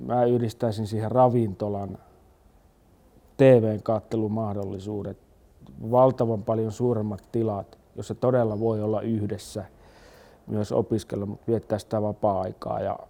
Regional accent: Jyväskylä, Central Finland, Finland; mä oon jyväskyläläinen

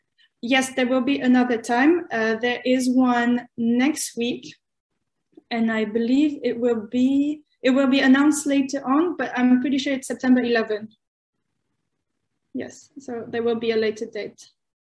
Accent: France; also born or lived in Canada; I'm from France and Canada.

